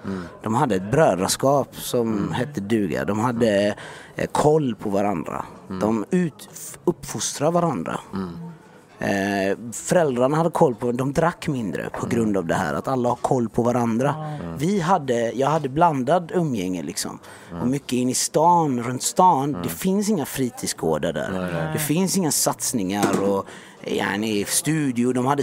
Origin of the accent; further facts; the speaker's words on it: Jönköping, Jönköping County, Sweden; Och han och jag växte upp i Jönköping under samma liksom, förhållanden lite grann.